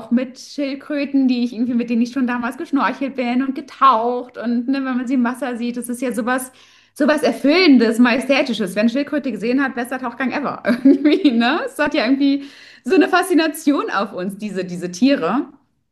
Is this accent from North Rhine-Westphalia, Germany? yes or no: yes; North Rhine-Westphalia, Germany; now in Soma Bay, Egypt; Ich komme aus Deutschland, aus der Nähe von Köln tatsächlich. Und bin jetzt aber seit 3 Jahren aus Deutschland raus und wohne mittlerweile in Somer Bay, also 40 Kilometer südlich von Ogala